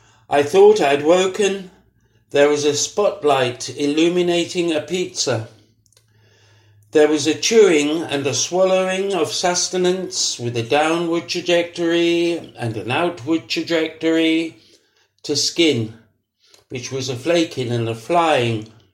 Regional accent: Maidstone, South East England, United Kingdom; I come from Maidstone.

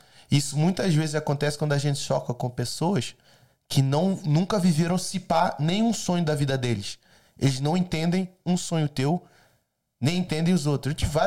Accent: Brazil; eu acho que eu sou brasileiro pra caralho nessa porra, mano.

